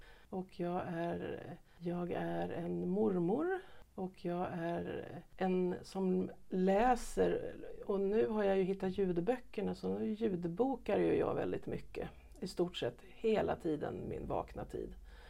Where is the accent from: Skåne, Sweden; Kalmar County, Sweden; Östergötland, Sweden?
Östergötland, Sweden; Mjölby; also born or lived in Stockholm; Och växte upp i Mjölby i Östergötland.